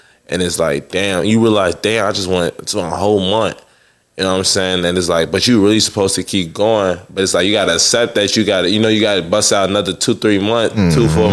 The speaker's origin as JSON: {"language": "English", "town": "Chicago", "region": "Illinois", "country": "United States", "tie": "born or raised there", "said": "But it's like when you go back to your hometown, like I'm from Chicago, so it's a different thing every day."}